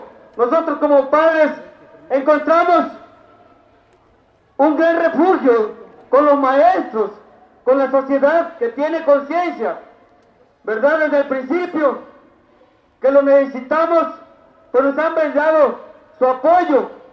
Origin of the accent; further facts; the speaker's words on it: Mexico; como mexicanos, pues nos corresponde estar ahí en la lucha con ustedes